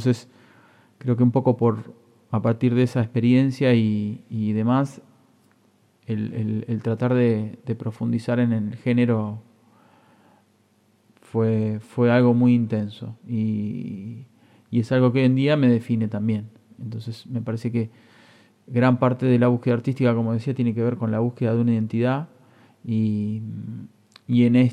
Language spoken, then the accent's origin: Spanish; Buenos Aires, Argentina; moved away; por aquellos años donde yo me fui de Buenos Aires